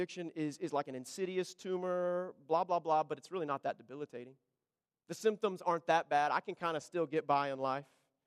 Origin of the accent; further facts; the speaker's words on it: United States; I'm an American. We kind of have to go with the flow here.